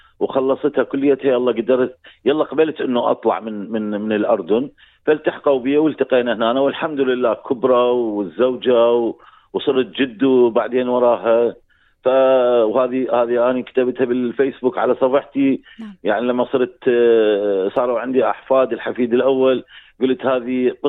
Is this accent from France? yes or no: no; Iraq; also born or lived in Jordan; now in Australia; احنا تركنا العراق